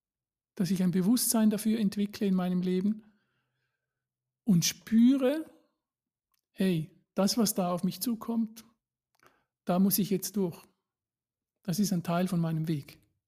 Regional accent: Switzerland; bei uns in der Schweiz

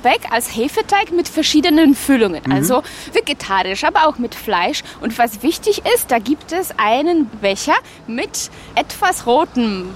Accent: Szczecin, West Pomeranian Voivodeship, Poland; born there; Ja, ich bin Stettinerin und ich liebe meine Stadt

